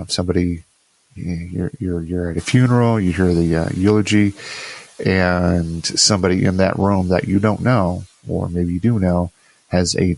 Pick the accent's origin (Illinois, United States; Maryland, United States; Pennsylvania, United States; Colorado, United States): Illinois, United States; Rockford; I remember going to see that in my hometown of Rockford, Illinois, with my mom.